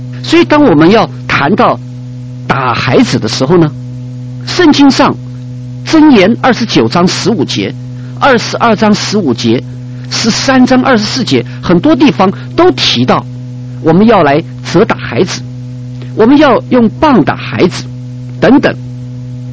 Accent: China; 所以我们中国人说棒下出孝子，这个是真是有道理没有错

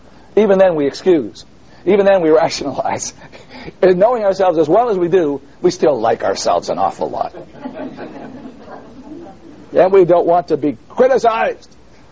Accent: Boston, Massachusetts, United States; one of the best con artists on the block in the neighborhood where I lived, in the slum areas where I grew up in Boston.

